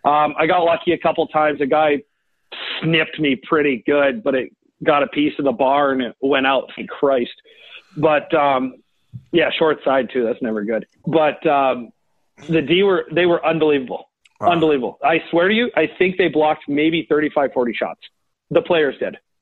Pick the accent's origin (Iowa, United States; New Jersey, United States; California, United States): Iowa, United States; I grew up in Iowa, obviously.